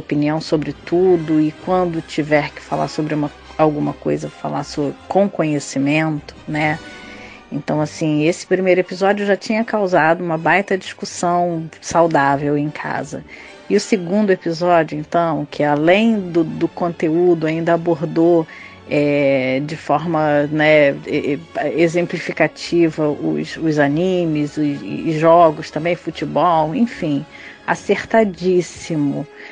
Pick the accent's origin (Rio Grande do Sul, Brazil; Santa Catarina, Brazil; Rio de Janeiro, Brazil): Rio de Janeiro, Brazil; now in Espírito Santo, Brazil; Eu sou do Rio de Janeiro, mas moro no Espírito Santo